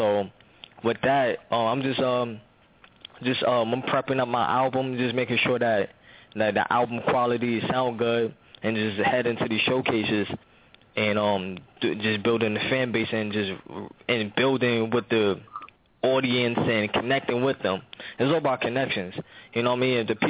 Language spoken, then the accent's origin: English; Harlem, New York, United States; Harlem. I'm from Harlem, so we got to do everything.